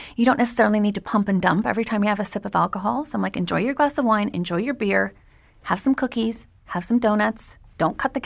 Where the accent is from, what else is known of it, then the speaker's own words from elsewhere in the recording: Quebec, Canada; But of course, I'm from Canada and from Quebec, so I love maple anything.